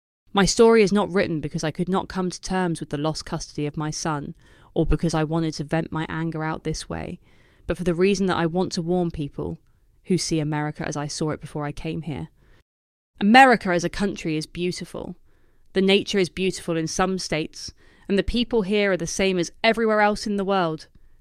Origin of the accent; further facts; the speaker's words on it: Czechia; I would reply to them that I was from Czech Republic